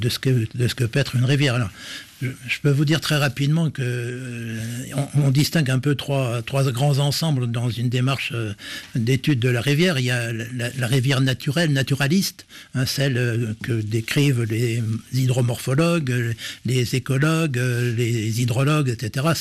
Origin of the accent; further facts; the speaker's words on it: France; il faut quand même savoir que chez nous, en Europe, en France